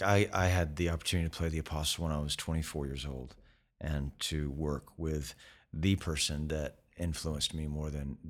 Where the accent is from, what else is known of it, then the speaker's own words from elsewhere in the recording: Georgia, United States; now in Los Angeles, United States; You know, I'm from Georgia. I'm from a little town outside of Atlanta, not rural South, but you know, it was a more rural environment than I've lived in the last 30 years being here in Los Angeles